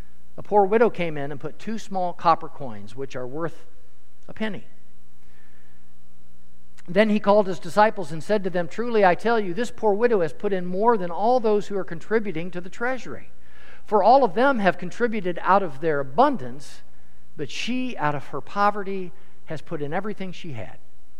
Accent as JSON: {"language": "English", "town": "Des Moines", "region": "Iowa", "country": "United States", "tie": "born or raised there", "also_born_or_lived": "Earlham, United States", "said": "I grew up in Des Moines, but I went to high school in Earlham, Iowa, which is in Madison County."}